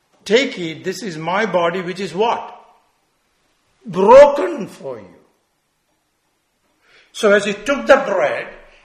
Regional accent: India; I remember growing up in India, you would come across these laborers.

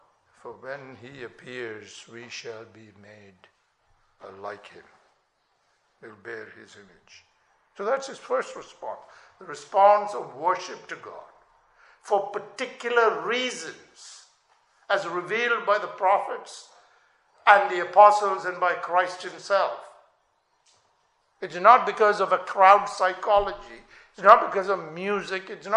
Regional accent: India; In many churches that I grew up in India, people actually kneel down.

